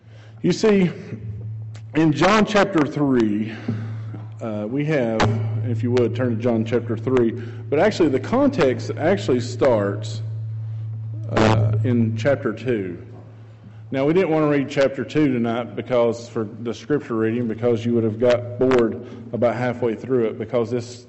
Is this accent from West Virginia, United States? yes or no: yes; West Virginia, United States; Steve is a West Virginia boy, so am I. I'm born and raised in West Virginia